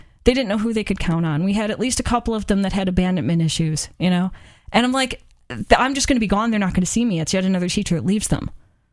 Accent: Chicago, Illinois, United States; And I'm from Chicago with the teachers unions, right?

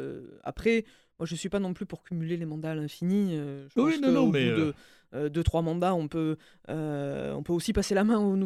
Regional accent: Montpellier, Occitanie, France; je suis de Montpellier, de la région Occitanie, cet attachement à la région, moi, c'est quelque chose que je vis au quotidien.

